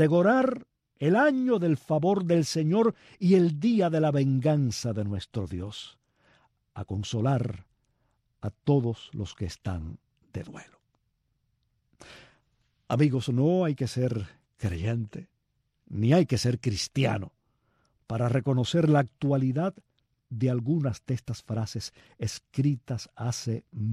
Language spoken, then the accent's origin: Spanish; Cuba; Deberíamos prestar atención a esas frases, máxime si somos cubanos.